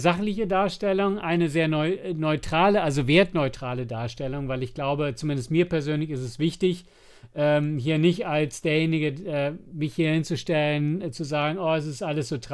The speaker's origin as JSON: {"language": "German", "town": "Tennenlohe", "region": "Bavaria", "country": "Germany", "said": "Tenlohe der Ort, wo ich herkomme, Grüße gehen raus."}